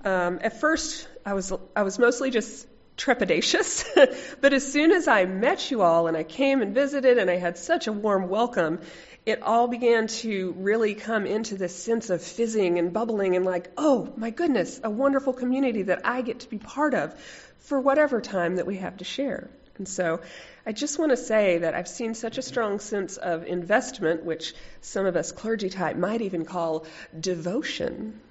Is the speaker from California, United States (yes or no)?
no; Waco, Texas, United States; also born or lived in Austin, United States / Germany / Junction City, United States; I was born and raised in Waco, Texas, as you heard. After Waco, I lived in Austin for 8 years, then Germany for 5 years, and then for our last year in the military in Junction City, Kansas